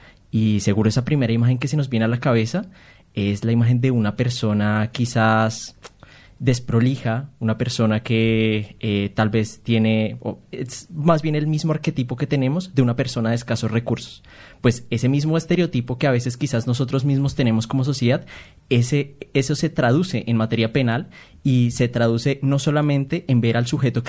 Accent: Colombia; También soy de Colombia, como Germán.

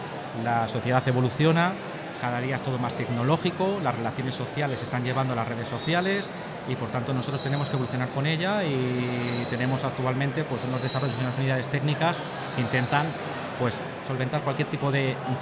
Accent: Salamanca, Castile and León, Spain; Salamanca.

